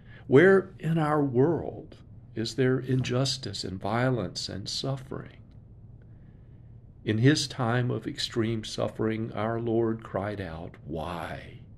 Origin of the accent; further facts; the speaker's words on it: the South, United States; Growing up in the South in an earlier generation, I was taught that in most cases, expressing any anger was not proper.